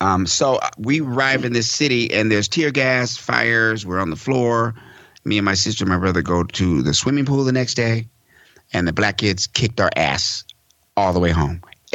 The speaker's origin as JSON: {"language": "English", "town": "Laramie", "region": "Wyoming", "country": "United States", "tie": "born or raised there", "also_born_or_lived": "Greenville, Mississippi / Casper, Wyoming / Fort Collins, Colorado / Washington, D.C.", "said": "I was abandoned as an infant in Greenville, Mississippi. I was adopted by a white woman from Wyoming. I was raised in Laramie, Wyoming, and Casper, Wyoming, and Fort Collins, Colorado."}